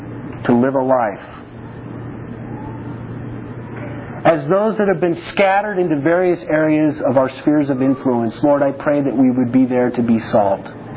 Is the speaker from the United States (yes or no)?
yes; Albuquerque, New Mexico, United States; I'm from Albuquerque, and in Albuquerque, every year, September or October, it's late September, early October, they have the Balloon Festival.